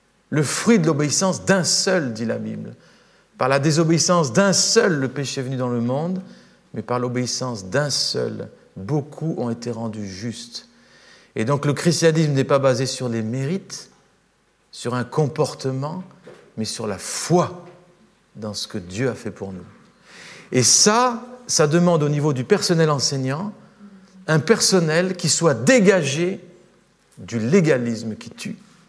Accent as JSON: {"language": "French", "country": "France", "said": "Nous, en tant que Français, on dirait réformée évangélique"}